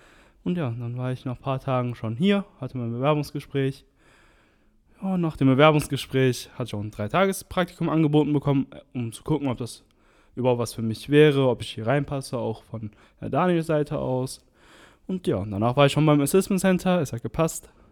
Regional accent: Moers, North Rhine-Westphalia, Germany; ich bin 20 Jahre alt, komme aus Moers.

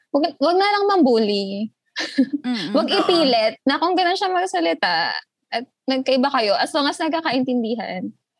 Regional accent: Calabarzon, Philippines; pag nandito ko sa Rizal, yung punto ko, bumabalik.

